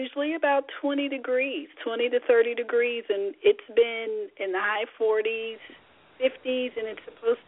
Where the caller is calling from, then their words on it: Chicago, Illinois, United States; I am calling in from Chicago.